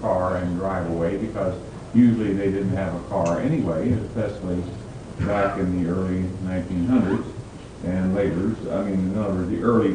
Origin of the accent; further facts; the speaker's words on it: Pennsylvania, United States; born there; I was born in Pennsylvania, which of course is a great mining state, and near where I live were a lot of mining towns